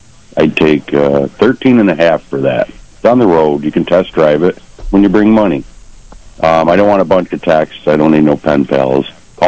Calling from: Attica, New York, United States

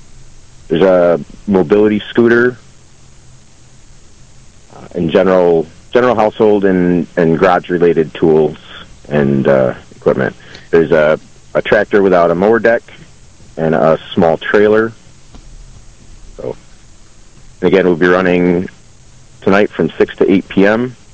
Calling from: Rush, New York, United States; I'm calling from Rush, New York.

